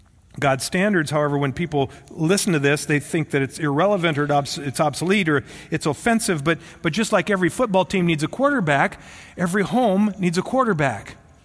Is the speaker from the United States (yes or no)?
yes; Iowa, United States; I'm not from the South, unless you call Iowa South, but I love the word y'all.